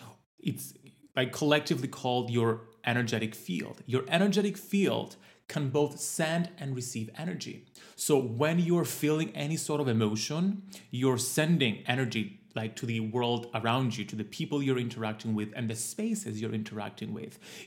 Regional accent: Cyprus; I was so excited here in my home country of Cyprus.

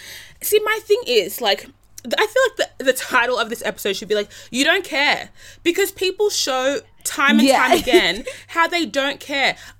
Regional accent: Sydney, New South Wales, Australia; how we're all from Sydney

